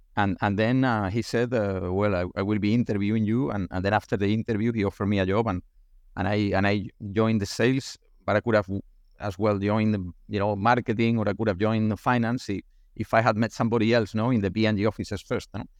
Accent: Seville, Andalusia, Spain; English is a second language; moved away as an adult; I am originally from Spain, from southern Spain, from Sevilla, no, the global epicenter of flamenco and bullfighting, no, and that's you know, where I was raised and where I joined the company.

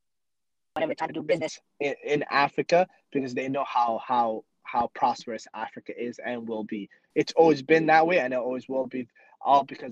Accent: Canada; So coming to Canada, I think I was like 8, 9-ish, around that age. Yeah. Growing up in Canada, I started working at a very young age.

